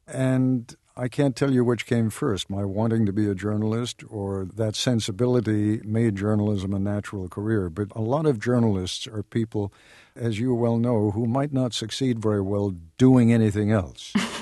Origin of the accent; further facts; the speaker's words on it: England, United Kingdom; born there; I was born in England. I had British citizenship